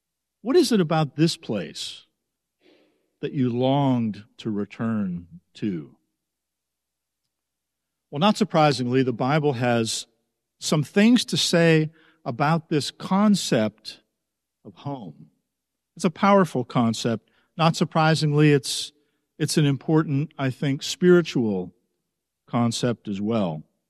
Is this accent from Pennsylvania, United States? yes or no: yes; Mount Lebanon, Pennsylvania, United States; Last month, I made a trip to my hometown, Mount Lebanon, Pennsylvania, because we had a high school reunion.